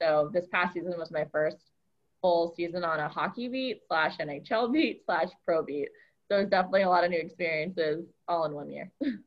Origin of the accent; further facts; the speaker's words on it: Seattle, Washington, United States; like I grew up in Seattle and we didn't have a pro hockey team.